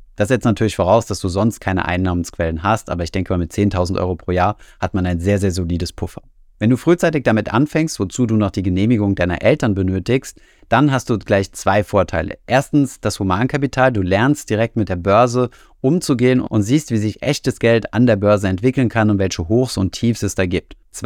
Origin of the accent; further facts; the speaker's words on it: Saarland, Germany; Da wo ich herkomme aus dem Saarland